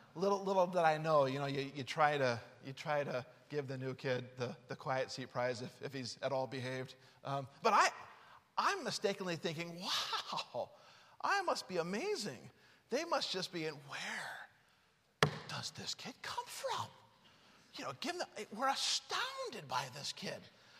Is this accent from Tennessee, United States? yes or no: no; Utah, United States; My dad was born and raised in West Virginia, but I grew up in Utah.